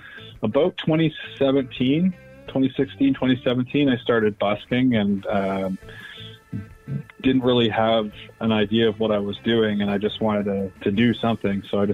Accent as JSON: {"language": "English", "town": "Parry Sound", "region": "Ontario", "country": "Canada", "tie": "born or raised there", "lives_now": "Hamilton, Canada", "said": "I grew up up north in Parry Sound."}